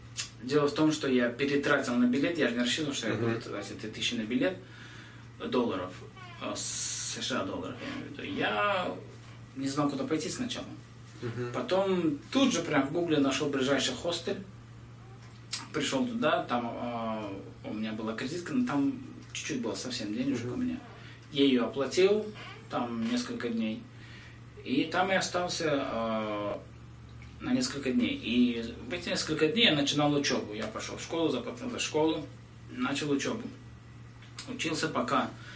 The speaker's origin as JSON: {"language": "Russian", "country": "Israel", "said": "о, ребята, я тоже из Израиля"}